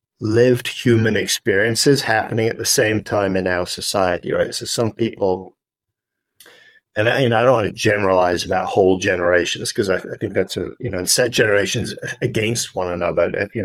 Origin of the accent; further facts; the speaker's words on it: England, United Kingdom; now in United States; tea, I'm from England, and my family live in Scotland.